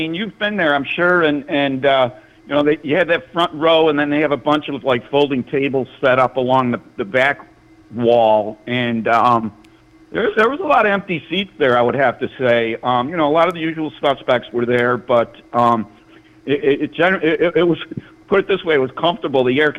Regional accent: Rochester, New York, United States; tournament was in Rochester, it brought a tear to my eye. Let's put it that way. I was so proud of my hometown.

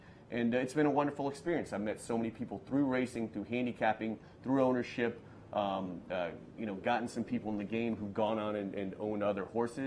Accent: Washington, District of Columbia, United States; Well, I grew up in Washington, D.C., and weirdly enough, D.C. did not have cable television until 1989.

